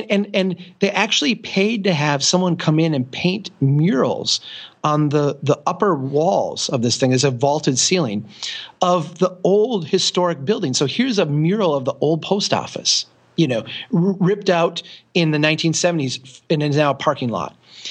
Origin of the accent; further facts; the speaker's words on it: Brainerd, Minnesota, United States; So, there's a photo that I came across here from 1870 in my hometown in Brainerd that is the original pop-up street.